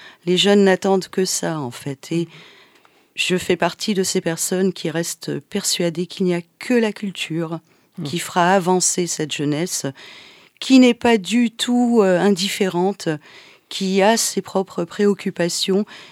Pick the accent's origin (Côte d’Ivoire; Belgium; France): Côte d’Ivoire; quand on est ivoirien, apprendre nos ancêtres les Gaulois, c'est un peu passer à côté de la réalité des choses